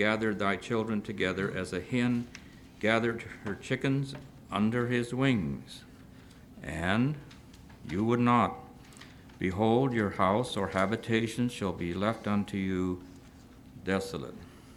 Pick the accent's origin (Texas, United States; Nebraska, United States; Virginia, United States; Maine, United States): Nebraska, United States; Omaha; I thought about, I'm from Omaha, Nebraska. We had a hockey team, farm team from Detroit.